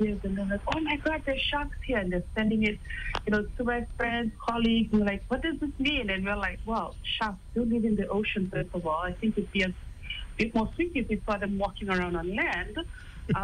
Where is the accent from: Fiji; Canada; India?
Fiji; Sigatoka, Western Division; born there; I was born right here in Fiji, in the town of Singapoka, which is pretty much rugby country in Fiji. Strong Christian family background, grew up Methodist.